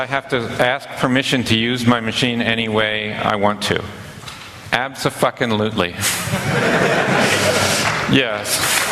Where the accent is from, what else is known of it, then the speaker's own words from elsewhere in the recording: Alabama, United States; because I'm from Alabama.